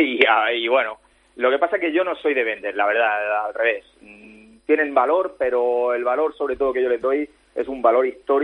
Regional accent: Jumilla, Region of Murcia, Spain; date cuenta que yo soy de Jumilla, tierra de vino.

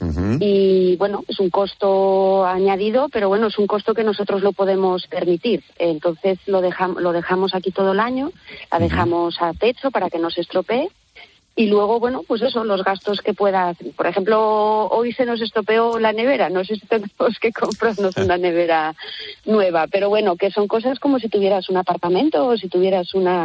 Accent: Oviedo, Asturias, Spain; Nosotros somos de Oviedo.

